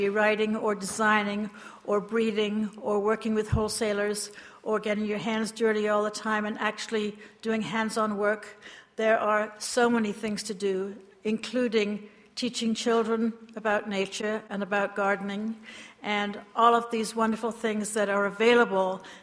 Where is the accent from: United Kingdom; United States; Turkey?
United Kingdom; I was born and raised in Great Britain